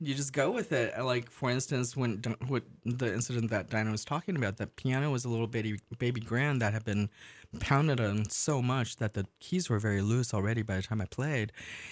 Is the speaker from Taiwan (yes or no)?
yes; Taiwan; I grew up in Taiwan playing a Royal Upright from England.